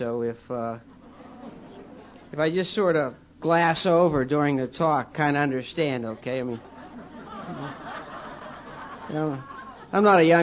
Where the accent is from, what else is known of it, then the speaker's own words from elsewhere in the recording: Ohio Valley, United States; born there; I'm Irish. I won't tell you what church we went to. You're going to have to guess. And I was born in the Ohio Valley and just down the river from Pittsburgh.